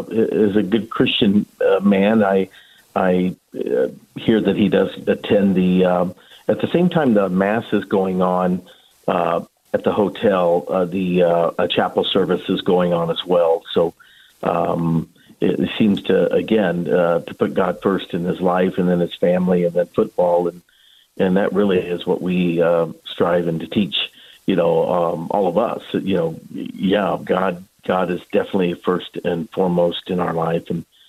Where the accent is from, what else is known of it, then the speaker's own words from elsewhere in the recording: St. Joseph, United States; my high school coach invited me just to finish out my degree at my hometown there in St. Joseph